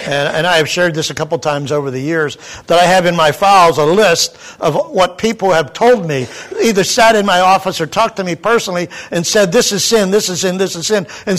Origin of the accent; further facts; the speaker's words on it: Pennsylvania, United States; Growing up in Pennsylvania, it was called the pothole capital of the world.